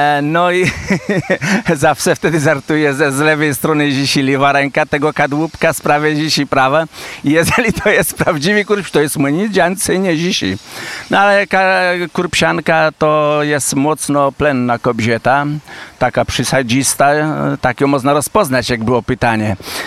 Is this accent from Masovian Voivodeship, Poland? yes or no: yes; Czarnia, Masovian Voivodeship, Poland; Ja akurat jestem z Czarni, ze środka Kurpiowskiej Puszczy Zielonej i jeszcze w naszej gminie jest rezerwat ze Starodrzewem, gdzie do tej pory są sosny bartne